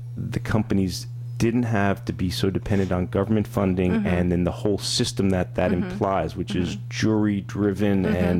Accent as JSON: {"language": "English", "town": "Montreal", "region": "Quebec", "country": "Canada", "said": "I'm from Montreal, therefore I am extremely proud of this"}